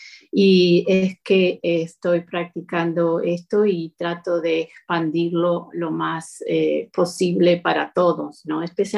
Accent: Montevideo, Uruguay; now in Toronto, Canada; yo soy de Montevideo, de Uruguay. Ahora en estos momentos hace unos 33 años que ya estoy viviendo en Toronto, en Canadá.

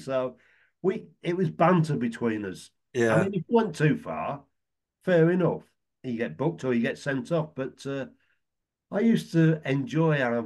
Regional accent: Boston, East Midlands, United Kingdom; born there; I was born in Lincolnshire, a town called Boston.

